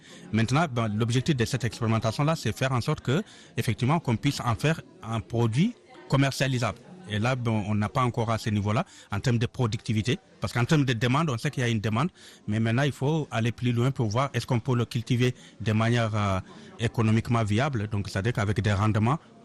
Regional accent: Wompou, Guidimaka, Mauritania; now in Bondy, France; Je suis soninké de Mauritanie, de Guidimara, dans un village qui s'appelle Wompou.

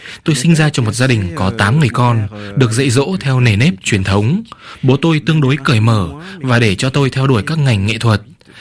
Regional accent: France; Tôi sinh ra và lớn lên tại Pháp. Bố mẹ tôi đều là người Việt

